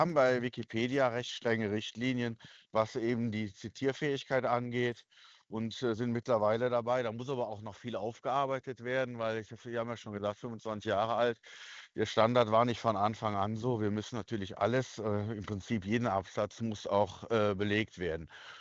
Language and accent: German; Sinzig, Rhineland-Palatinate, Germany; ich bin in Sinzig aufgewachsen